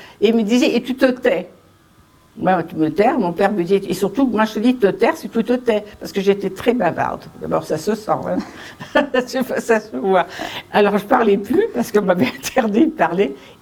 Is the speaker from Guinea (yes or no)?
no; France; born there; J'avais des papiers parce que je suis née en France quand même.